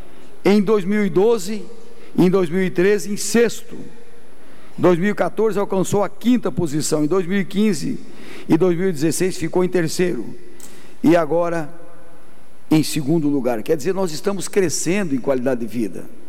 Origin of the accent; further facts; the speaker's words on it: Paraná, Brazil; moved away as an adult; now in Santa Catarina, Brazil; como eu, que adotei Santa Catarina há quase 40 anos, porque sou natural do Paraná. Hoje catarinense por adoção e do coração.